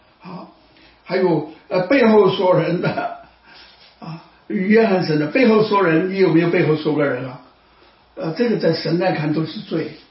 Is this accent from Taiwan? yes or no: no; China; 我们中国人一般就把它叫做上帝，或者把它叫做天老爷，好不好？这是我们中国人的叫法。